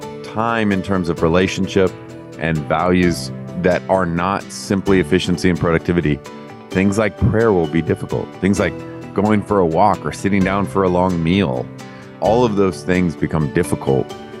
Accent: United States; I'm an American through and through

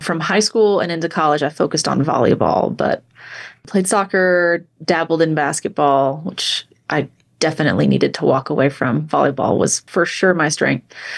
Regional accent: Tennessee, United States; I grew up in Tennessee, and we had a group on my middle school campus.

